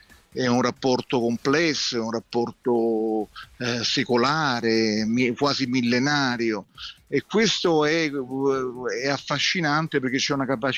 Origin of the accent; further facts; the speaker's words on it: Naples, Campania, Italy; born there; io sono nato a Napoli, ma la mia famiglia non era di Napoli, mio padre era di Roma, mia madre addirittura di Fiume, del nord Italia. Sì. Quindi, diciamo, io non avendo un accento napoletano, perché a casa mia nessuno parlava napoletano